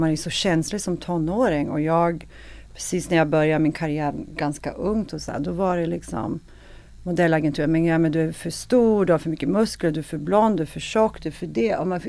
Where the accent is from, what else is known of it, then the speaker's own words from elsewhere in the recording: Skellefteå, Västerbotten County, Sweden; also born or lived in Ljusdal / Umeå / Bollnäs; Jag är född upp i Skellefteå i Norrland. Sen flyttade vi runt ganska mycket med familjen. Men jag bodde i Ljusdal, jag bodde i Innetal, jag bodde i Umeå, Skellefteå, Ljusdal, Bollnäs.